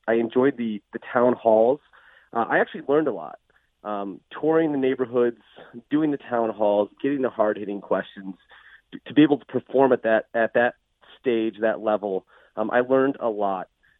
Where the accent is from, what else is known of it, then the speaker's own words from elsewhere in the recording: Kimball Township, Michigan, United States; Yeah, you know, I'm a small-town guy. I grew up in Kimball Township.